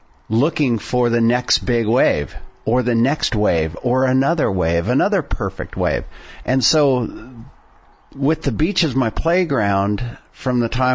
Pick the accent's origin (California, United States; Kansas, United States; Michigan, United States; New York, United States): California, United States; Half Moon Bay; I grew up here in Half Moon Bay and was the first guy to paddle out and surf Mavericks.